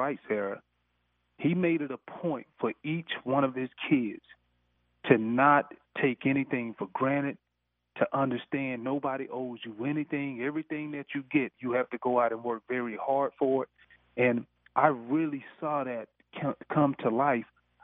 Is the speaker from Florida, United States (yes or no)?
no; Sandersville, Georgia, United States; the thing that I really appreciate about growing up in Sandersville